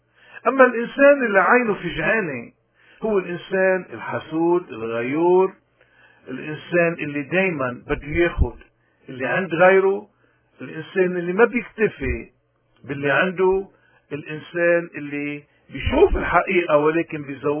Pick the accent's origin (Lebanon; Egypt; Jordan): Lebanon; بجسد واقع نحن غرقانين فيه كلبنانيين